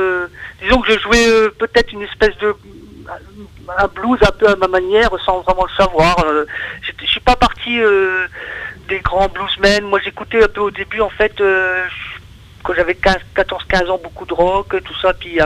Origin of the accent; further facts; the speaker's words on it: France; born there; Je suis né en France de parents andalous.